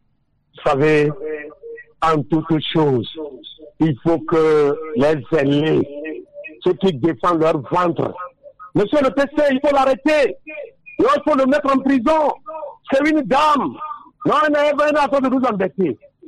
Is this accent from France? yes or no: no; Togo; Nous sommes tous des Togolais. C'est à nous de bâtir cette nation dans la paix, dans l'amour, dans le pardon.